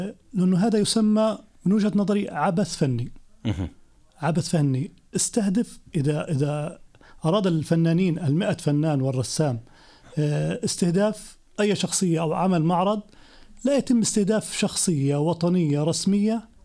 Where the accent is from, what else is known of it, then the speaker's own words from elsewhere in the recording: Palestine; حتى وإن كان مختلفا تجمعنا نحن كفلسطينيين مع اختلاف الأيديولوجيات ومع اختلاف الرؤى السياسية، في النهاية نجتمع.